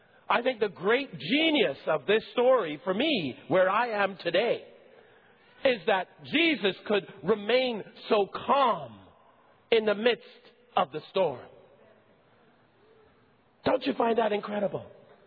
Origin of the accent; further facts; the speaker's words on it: Barbados; now in Montreal, Canada; When we moved from Barbados to Montreal and lived on Côte Saint-Luc Road in the housing project. And how times were tough economically and otherwise for us in the early years of our time in Canada.